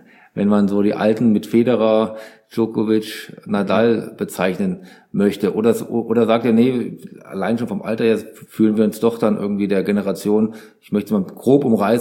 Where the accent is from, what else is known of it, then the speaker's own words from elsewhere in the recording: Hesse, Germany; Also ich komme so halbwegs aus der Nähe von Aschaffenburg, ich komme auch aus Hessen.